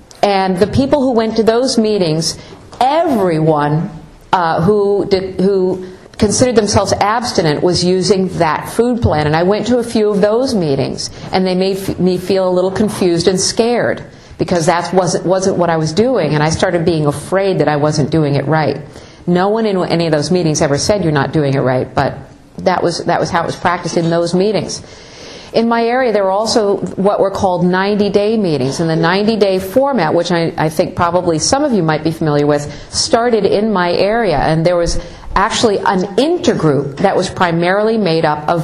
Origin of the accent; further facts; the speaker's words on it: Cambridge, Massachusetts, United States; I'm from Cambridge, Massachusetts.